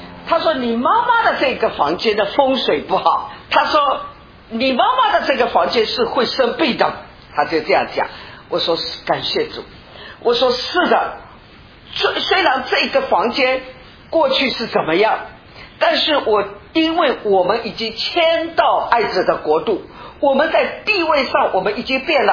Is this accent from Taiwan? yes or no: no; China; born there; 正如同我们是中国人，我知道我生下来是中国，生在中国。